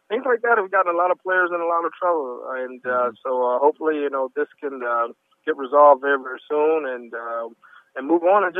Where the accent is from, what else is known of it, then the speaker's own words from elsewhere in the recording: Houston, Texas, United States; As an only child growing up in Houston and being at Oklahoma State for 4 years, you know what? I learned to take care of myself a lot on my own.